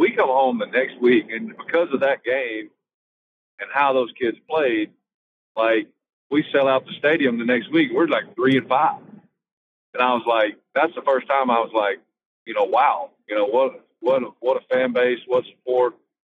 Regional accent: Mississippi, United States; because my wife's from Western Kentucky. I'm from Mississippi. We're away from families a lot.

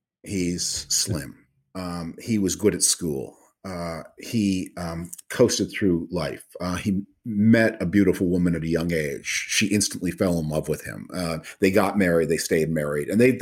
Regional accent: Canada; I'm originally from Canada. I have a house there and spend time there.

